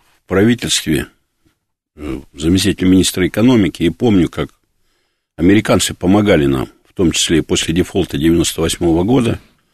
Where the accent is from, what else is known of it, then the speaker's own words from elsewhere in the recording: Novosibirsk, Novosibirsk Oblast, Russia; мой родной город Новосибирск стал третьим городом, почти двухмиллионником, меньше чем за 100 лет